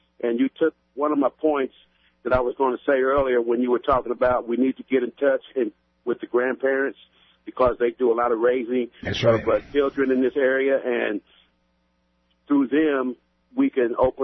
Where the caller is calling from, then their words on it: Kansas, United States; I'm calling from Wyandotte County, Kansas.